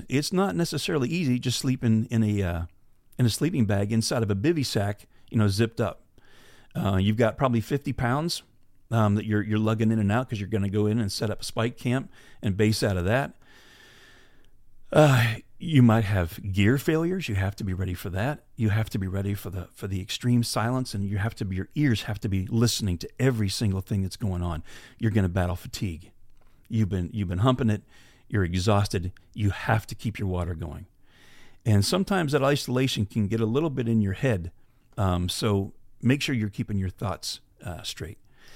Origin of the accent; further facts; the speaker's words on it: Pennsylvania, United States; I grew up in Pennsylvania. I was a whitetail hunter, and now I've hunted a lot of places, like I said, from Alaska to Africa.